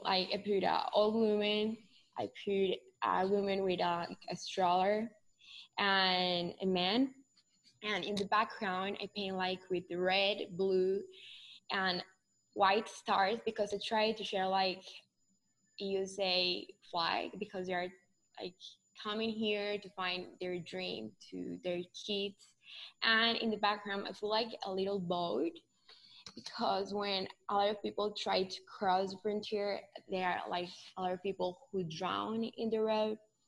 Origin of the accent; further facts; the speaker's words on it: Colombia; English is a second language; I'm from Colombia and I wanted to be like, to show just not my perspective.